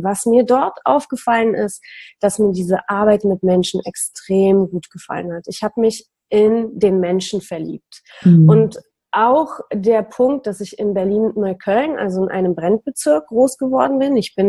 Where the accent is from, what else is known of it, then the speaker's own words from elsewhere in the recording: Poland; born there; German is a second language; Ich bin in Polen geboren, in dem System des Kommunismus.